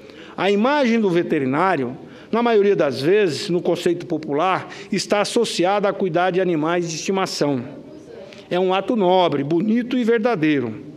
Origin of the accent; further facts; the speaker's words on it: Mato Grosso, Brazil; Lá no meu estado, Mato Grosso, por exemplo, trabalhamos muito pela melhoria das estradas